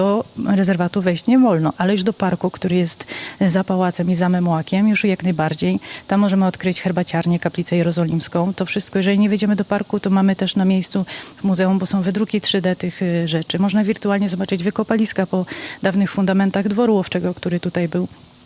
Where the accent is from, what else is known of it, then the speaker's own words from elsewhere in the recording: Silesian Voivodeship, Poland; trochę jako Ślązaczka dobrze się tutaj czuję, w sumie Prusy Wschodnie.